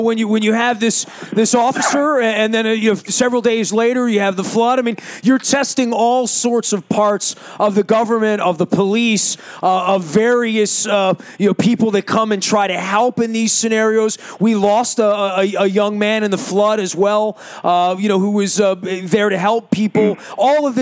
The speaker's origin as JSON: {"language": "English", "town": "Dundalk", "region": "Maryland", "country": "United States", "tie": "born or raised there", "said": "I'm a Baltimore County guy. I grew up in Dundalk."}